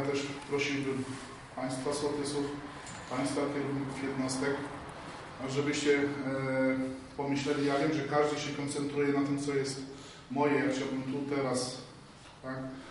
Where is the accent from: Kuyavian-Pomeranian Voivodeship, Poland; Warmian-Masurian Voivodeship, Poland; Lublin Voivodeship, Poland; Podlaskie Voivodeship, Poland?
Warmian-Masurian Voivodeship, Poland; Jedwabno; Czuję się, że pochodzę z tej gminy, z gminy Jedwabno i ta nazwa Jedwabno też jest dla mnie ważna. Tak? Tu chodziłem do szkoły, tutaj chodziłem do kościoła